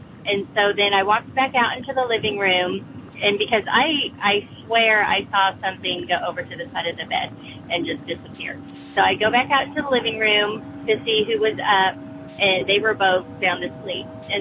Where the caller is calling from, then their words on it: Virginia, United States; also born or lived in California; I'm calling from Southwestern Virginia.